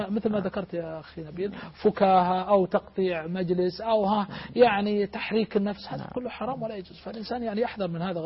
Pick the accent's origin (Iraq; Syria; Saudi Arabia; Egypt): Saudi Arabia; عندنا في المملكة العربية السعودية